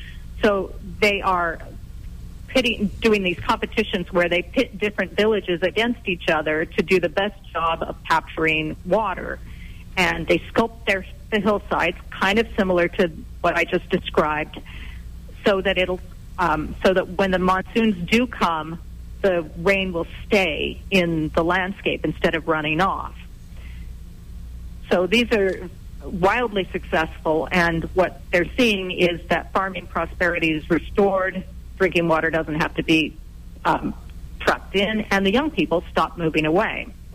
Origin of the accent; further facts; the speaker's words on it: Bakersfield, California, United States; Down in the valley near Bakersfield, which is my hometown, there was a massive lake called the Tulare Lake.